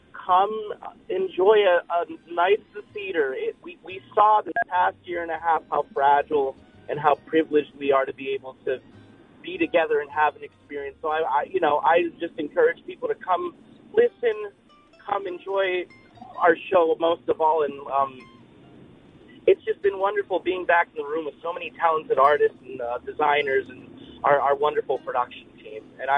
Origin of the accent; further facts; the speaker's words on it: Johnstown, Pennsylvania, United States; I'm actually from Pennsylvania.